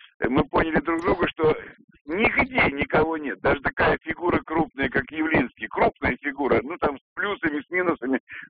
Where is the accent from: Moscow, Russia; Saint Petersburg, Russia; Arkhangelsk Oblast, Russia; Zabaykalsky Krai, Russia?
Moscow, Russia; я из Москвы, я пожилой человек.